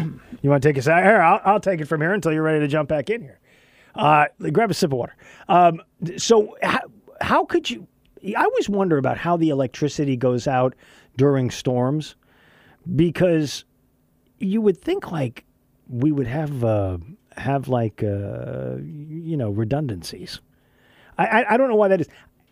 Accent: Texas, United States; also born or lived in Northeast, United States / San Diego, United States; I grew up in West Texas where the weather was hot. It was hot and then it was cold. I've lived in the Northeast.

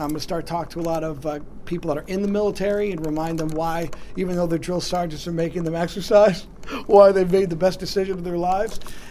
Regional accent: Buffalo, New York, United States; We're from Buffalo, New York. We're from Western New York. We should be proud.

